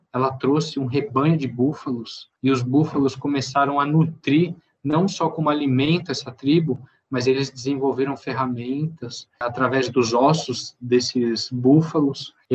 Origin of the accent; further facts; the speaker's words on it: São Paulo, Brazil; que é o prefixo aqui de São Paulo, que é a cidade onde eu vivi, onde eu nasci.